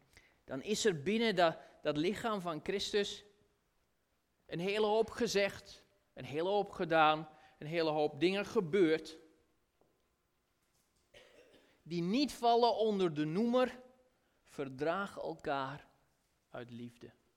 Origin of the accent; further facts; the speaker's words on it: Belgium; now in Netherlands; Vooral hier in Nederland. Mag ik zeggen, nee, als Belg. Ja, als buitenstaander kan ik daar objectief tegenaan kijken.